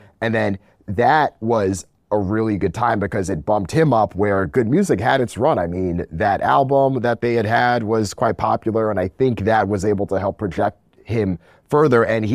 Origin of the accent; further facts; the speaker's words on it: East Hartford, Connecticut, United States; Yeah, so grew up in East Hartford, went to high school there, East Hartford High Schoo